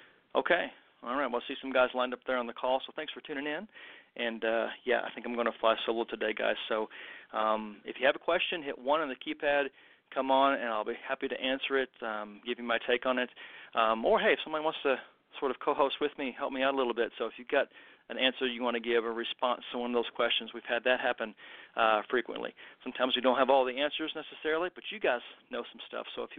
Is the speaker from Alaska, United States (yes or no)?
no; Kentucky, United States; and I'm an American, right, so in Western Kentucky, and so I don't get out of Western Kentucky all that much.